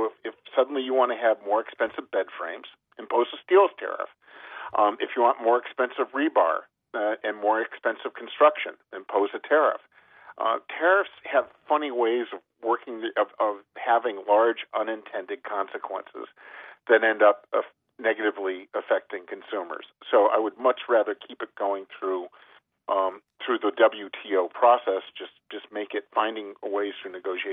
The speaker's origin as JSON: {"language": "English", "region": "Connecticut", "country": "United States", "tie": "born or raised there", "said": "I grew up in Connecticut where U.S. rubber was big."}